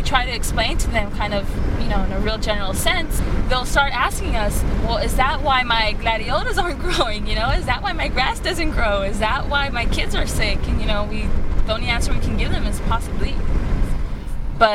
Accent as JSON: {"language": "English", "town": "Pacoima", "region": "California", "country": "United States", "tie": "born or raised there", "said": "I've been living in Pacoima for 24 years, and I really wasn't aware of all this. Growing up in Pacoima, I went to Pacoima Junior High School also."}